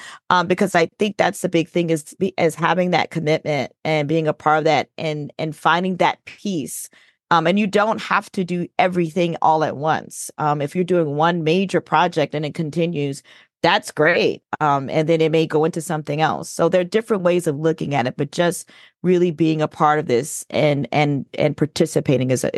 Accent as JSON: {"language": "English", "town": "New Orleans", "region": "Louisiana", "country": "United States", "said": "I'm originally from New Orleans. And so I went to college there, went to university, Xavier University there."}